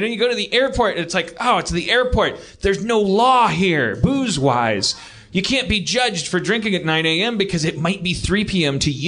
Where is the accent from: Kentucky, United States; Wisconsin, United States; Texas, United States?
Wisconsin, United States; Milwaukee; So, speaking of Chicago, you were in my hometown of Milwaukee.